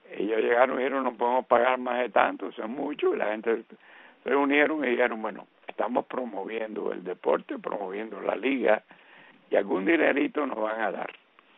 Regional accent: Las Villas, Cuba; tú sabes que yo soy de Las Lomas, de ¿cómo se llama esto? De Las Villas

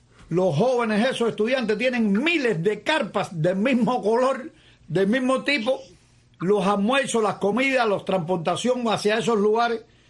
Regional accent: Havana, Cuba; yo soy de tu barrio, yo soy de Santo Suárez

